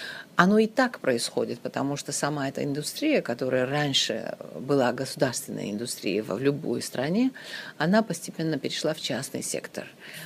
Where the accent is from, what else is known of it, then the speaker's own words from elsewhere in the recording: Georgia; даже в моей стране, я из Грузии, правительство только сейчас ввело эти меры